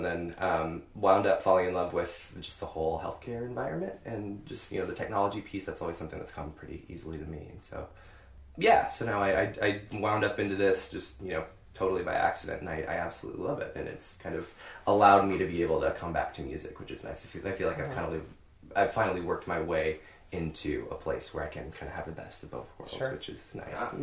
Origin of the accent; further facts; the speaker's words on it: Arkansas, United States; now in Kansas City, United States; I grew up in Northwest Arkansas, actually. Moved here after college.